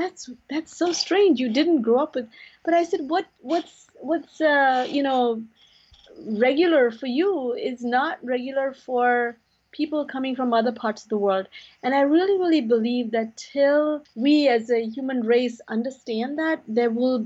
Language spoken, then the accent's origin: English; India; I come from India